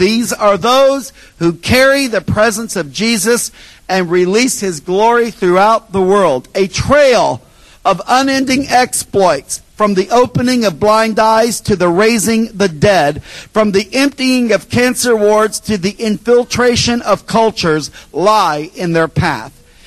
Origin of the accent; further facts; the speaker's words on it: United States; I know I'm from America. Me and Dee Dee are Americans